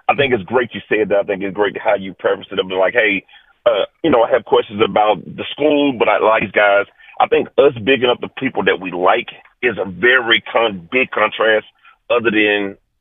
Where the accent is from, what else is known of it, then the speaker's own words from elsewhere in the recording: Arkansas, United States; So just for the record, I am a Southern guy. I'm from Arkansas, so okay. I am from the South. I'm a Southern guy.